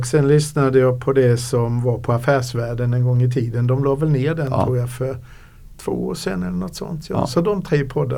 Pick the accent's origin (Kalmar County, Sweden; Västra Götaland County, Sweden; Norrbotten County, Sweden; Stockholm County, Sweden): Kalmar County, Sweden; Nybro; jag är uppvuxen i Nybro